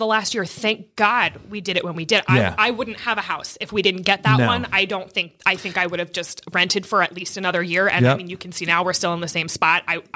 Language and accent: English; New Jersey, United States; And, you know, it's interesting because I'm from New Jersey, so cost of living there is obviously very different than here.